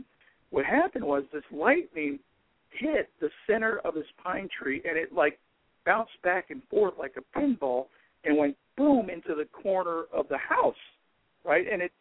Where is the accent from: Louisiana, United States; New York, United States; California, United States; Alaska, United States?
California, United States; I used to live in Mississippi, and, you know, I'm from California, and you can give me a good earthquake any day of the week